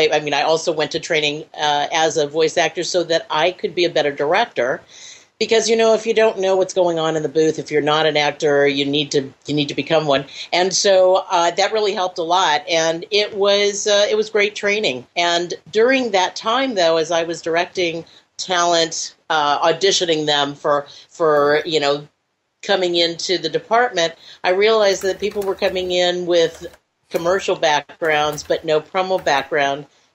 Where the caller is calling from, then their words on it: Burbank, California, United States; From beautiful downtown Burbank, actually.